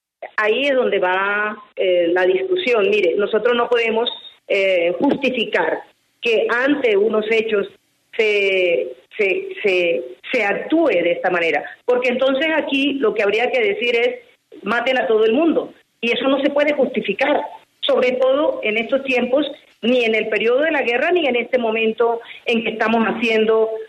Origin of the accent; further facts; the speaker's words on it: Tierralta, Córdoba, Colombia; yo soy de Tierra Alta, no lo conozco, excúsenme usted